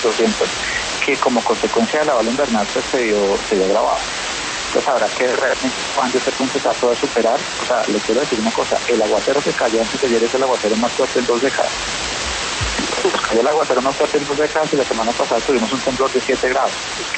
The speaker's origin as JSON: {"language": "Spanish", "town": "Villavicencio", "region": "Meta", "country": "Colombia", "tie": "born there", "said": "Yo nací en Villavicencio."}